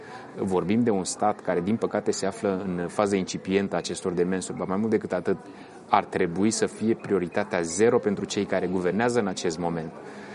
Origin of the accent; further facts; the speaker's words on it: Romania; Noi ne bucurăm, ca și români, că prima vizită a noului premier al Republicii Moldova o face în România